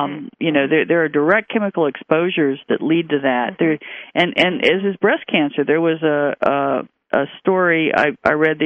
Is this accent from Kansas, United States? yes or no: yes; Kansas, United States; I grew up in Kansas. They had dusters all over the place.